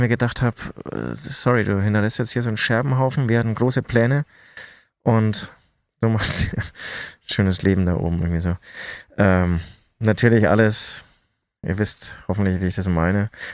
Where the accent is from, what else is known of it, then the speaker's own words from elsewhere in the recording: Munich, Bavaria, Germany; ich komme ja aus München